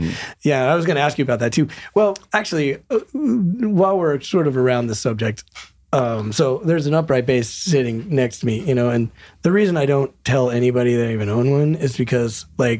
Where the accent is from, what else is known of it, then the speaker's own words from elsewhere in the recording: Denver, Colorado, United States; Oh, I know. I grew up in Denver, so.